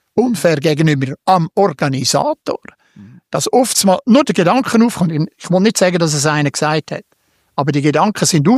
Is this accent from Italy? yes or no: no; Switzerland; ich bin Schweizer Meister geworden, in dem Moment, wo wir Schweizer die Besten auf der Welt gewesen sind.